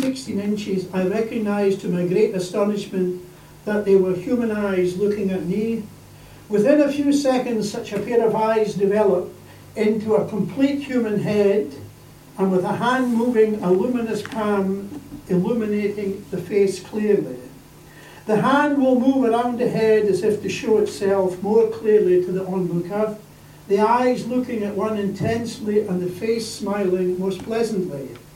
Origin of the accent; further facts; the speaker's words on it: Mull, Scotland, United Kingdom; I mean, I grew up in Mull, and when we were young in Mull, my brothers